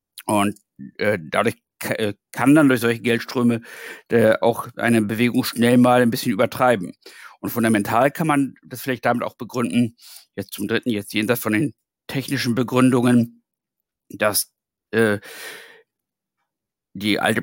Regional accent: Hamburg, Germany; ich bin Hamburger. Wenn man aus solchen Städten kommt

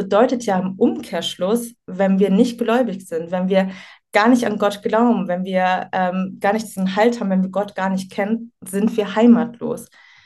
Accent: Germany; Und ich bin dann in Deutschland praktisch aufgewachsen.

